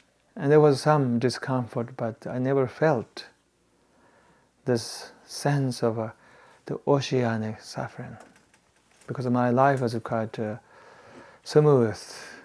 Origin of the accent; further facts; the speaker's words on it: Tibet, China; I grew up in Tibet and fairly treated quite well, didn't suffer so much physically.